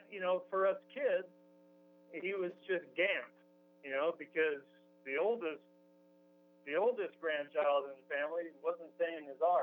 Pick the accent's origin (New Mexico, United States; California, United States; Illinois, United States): California, United States; Fullerton; born there; I was born in Fullerton, California. It's in North Orange County, right next to Anaheim and Disneyland and all that.